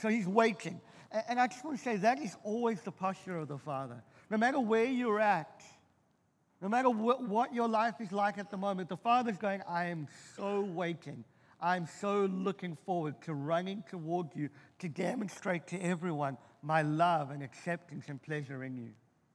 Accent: Cape Town, Western Cape, South Africa; I come from Cape Town, and I'm a Cape Coloured

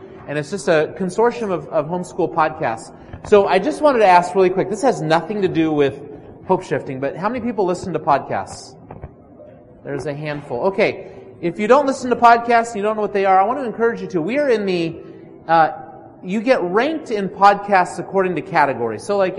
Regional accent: California, United States; since every time we tell people we're from California, we thought we would go down this California track

